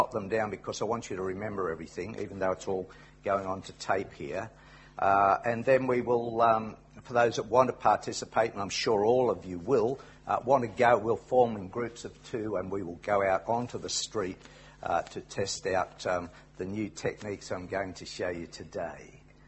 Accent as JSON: {"language": "English", "town": "Wollongong", "region": "New South Wales", "country": "Australia", "said": "I'm from Wollongong in Australia."}